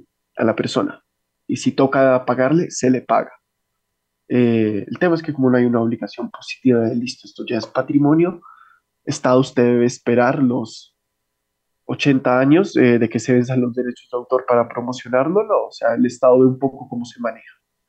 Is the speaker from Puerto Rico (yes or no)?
no; Colombia; esto hace parte de lo que somos como colombianos